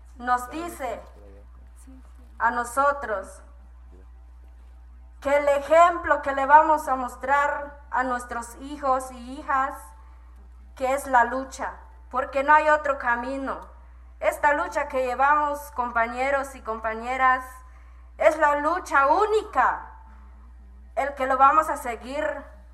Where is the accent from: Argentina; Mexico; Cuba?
Mexico; Nueva Victoria, Chiapas